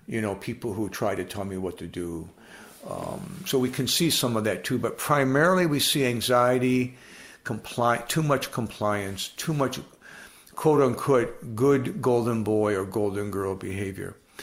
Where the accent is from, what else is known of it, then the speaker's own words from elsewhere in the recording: Michigan, United States; So my first professional assignment was working at Children's Hospital in Detroit. I'm from Michigan.